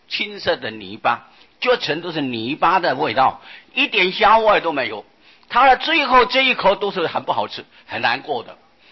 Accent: northern Taiwan, Taiwan; 我是北部的客家啊，崇山在狮头山啊

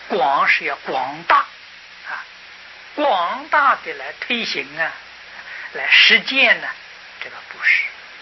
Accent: China; 那么我在中国时候特别提倡的积极啊，积极的修行呢，素食啊。所以这个素食是我们中国人所奉行啊

